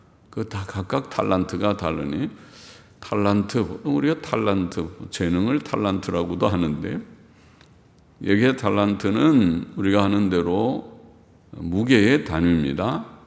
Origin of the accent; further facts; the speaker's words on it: South Korea; 대한민국에 태어난 거 감사하죠.